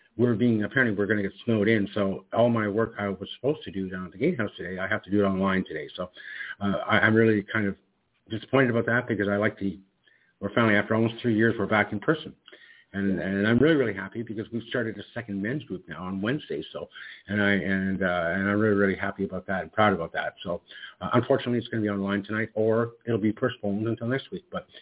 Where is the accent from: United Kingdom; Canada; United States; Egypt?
Canada; Ontario; also born or lived in Halifax; So growing up in Northern Ontario, my winters were not like that.